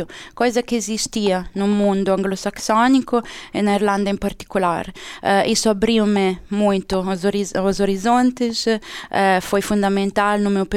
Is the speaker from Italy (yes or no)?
yes; Italy; Portuguese is a second language; moved away as an adult; also born or lived in Ireland